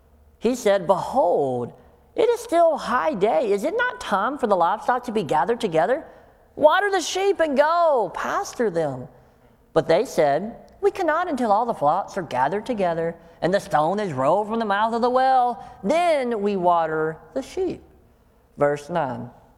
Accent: the South, United States; I grew up in the South, so we had all these sayings.

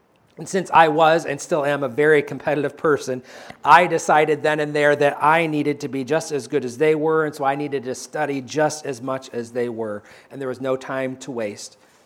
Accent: Tampico, Illinois, United States; they were driving me back to where I grew up in Tampico, Illinois.

